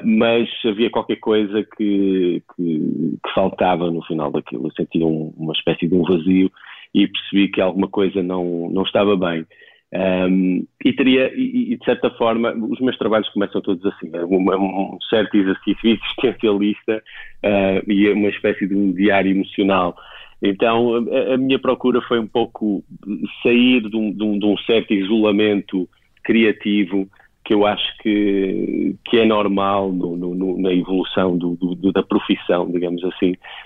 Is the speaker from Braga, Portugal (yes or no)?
yes; Guimarães, Braga, Portugal; voltar a viver em Guimarães, que é a minha terra natal.